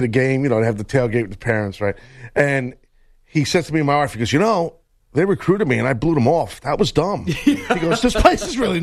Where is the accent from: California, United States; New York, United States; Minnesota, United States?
New York, United States; I guess because I'm from New York, but still, as a Met fan, I don't know.